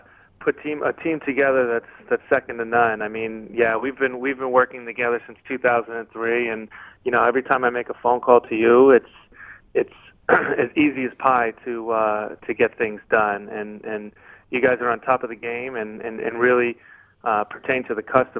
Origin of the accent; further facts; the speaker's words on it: New York, United States; growing up in New York, you don't really get into cars so much like some of the other areas in the country.